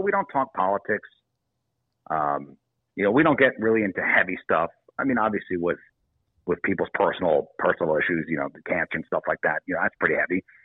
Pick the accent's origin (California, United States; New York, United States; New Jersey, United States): New York, United States; New York City; Listen, I'm from New York City. My mom came out to come visit us.